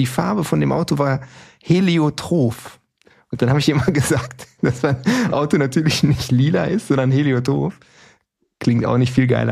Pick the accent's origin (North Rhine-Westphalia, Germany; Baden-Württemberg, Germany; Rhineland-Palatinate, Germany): North Rhine-Westphalia, Germany; Ich komme ja aus dem Ruhrpott.